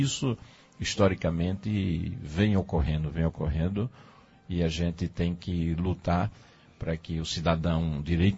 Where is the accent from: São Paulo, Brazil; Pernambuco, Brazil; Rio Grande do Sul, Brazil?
Pernambuco, Brazil; Carnaíba; Eu sempre me sinto estimulado a continuar administrando a minha terra Carnaíba.